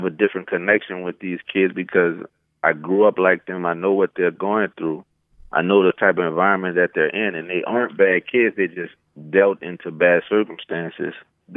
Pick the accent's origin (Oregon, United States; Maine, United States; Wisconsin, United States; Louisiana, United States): Louisiana, United States; New Orleans; I'm a trumpeter from New Orleans, Louisiana, producer, songwriter, singer.